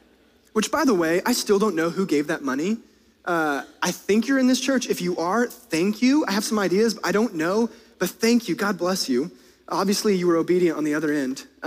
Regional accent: United States; Like, we're American.

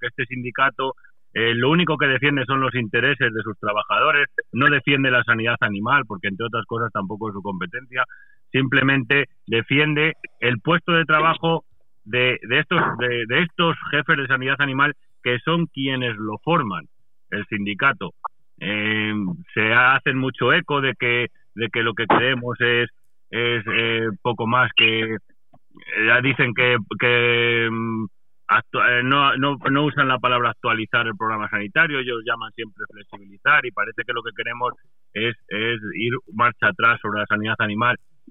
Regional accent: Salamanca, Castile and León, Spain; yo soy ganadero de Salamanca

